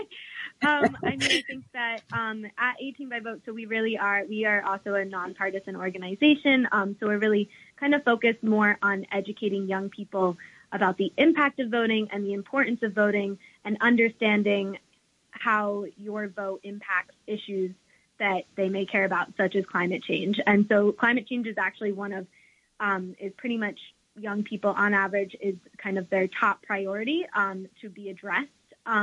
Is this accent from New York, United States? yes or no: yes; Woodstock, New York, United States; now in Brooklyn, United States; And I'm currently located in Brooklyn, but I am originally from Woodstock, New York.